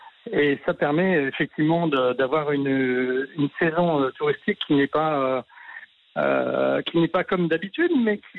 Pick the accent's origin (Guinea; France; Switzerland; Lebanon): France; Grand Est; Ici, chez nous, en Alsace, on le conjugue.